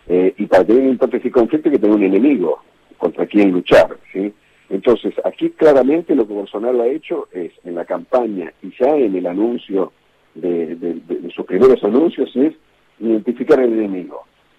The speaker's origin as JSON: {"language": "Spanish", "country": "Argentina", "said": "como argentinos"}